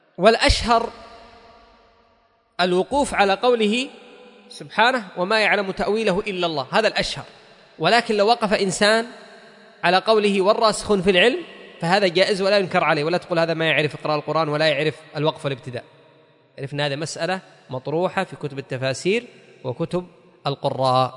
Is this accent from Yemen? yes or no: yes; Yemen; هي موجودة حتى عندنا في اليمن،